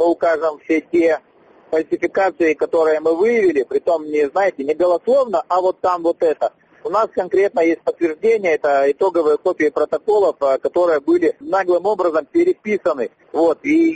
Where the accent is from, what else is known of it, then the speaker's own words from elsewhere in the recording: Lesozavodsk, Primorsky Krai, Russia; Ну и то, что я сам местный, я родился в Лесозаводске.